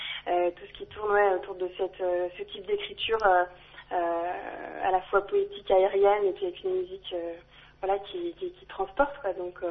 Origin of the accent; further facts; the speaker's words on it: Lyon, Auvergne-Rhône-Alpes, France; Bon, je suis pas née sur les pentes de la Croix-Rousse non plus, hein, mais en tout cas, ouais, je suis née à Lyon, j'ai grandi à Lyon. J'ai bien essayé de me sauver quelques fois, essayer d'aller vivre ailleurs. J'ai fait quelques tentatives à Paris, à Londres et puis en Suisse